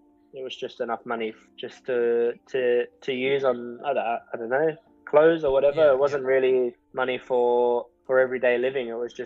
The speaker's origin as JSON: {"language": "English", "town": "Perth", "region": "Western Australia", "country": "Australia", "also_born_or_lived": "England", "lives_now": "Indonesia", "said": "I'm from Perth, Australia."}